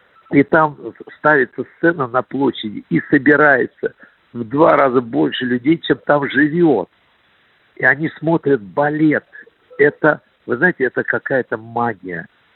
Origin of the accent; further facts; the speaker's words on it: Voronezh, Voronezh Oblast, Russia; also born or lived in Kaliningrad; now in Moscow, Russia; Мы сами родились в Кёнигсберге с братом, потом переехали в Воронеж, а из Воронежа попали в Москву.